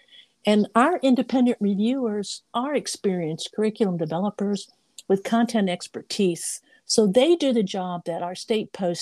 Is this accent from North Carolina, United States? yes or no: yes; North Carolina, United States; And in some states, like my home state of North Carolina, the legislature funds our North Carolina Justice Academy, which is where I worked for 24 years.